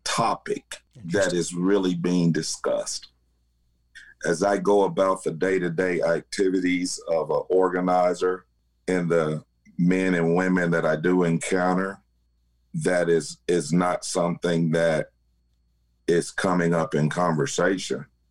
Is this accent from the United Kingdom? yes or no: no; Georgia, United States; also born or lived in Florida; I did about 12 years in Florida Army National Guard prior to moving back to my home state here of Georgia.